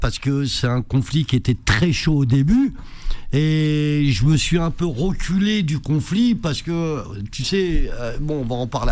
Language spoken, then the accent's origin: French; Tunis, Tunis Governorate, Tunisia; born there; Alors je t'explique, je suis né à Tunis.